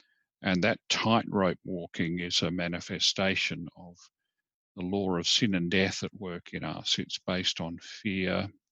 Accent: South Australia, Australia; I grew up here in the Barossa Valley when it was still a very small country area compared to the big city of Adelaide.

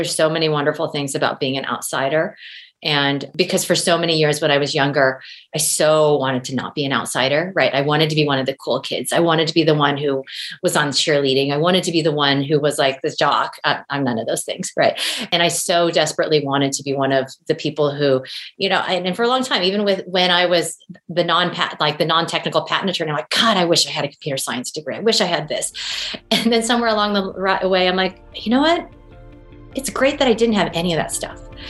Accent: San Jose, California, United States; I grew up mostly in the Bay Area in San Jose, went to public school in San Jose.

